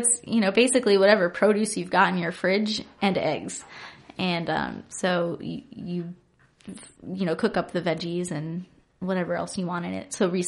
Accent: Florida, United States; where I will get to eat the foods of my home state, Florida.

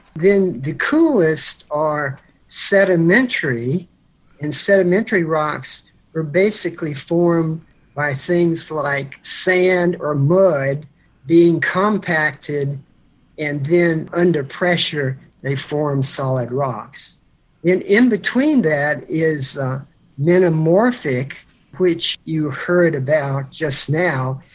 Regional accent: Blacksburg, Virginia, United States; Actually, I grew up in Blacksburg, Virginia, and my father was a chemist at Virginia Tech.

